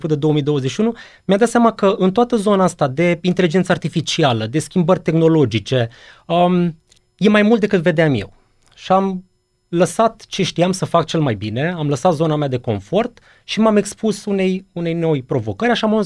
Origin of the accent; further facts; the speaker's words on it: Romania; asta fiindcă toți suntem români, închidem ușile că fac curent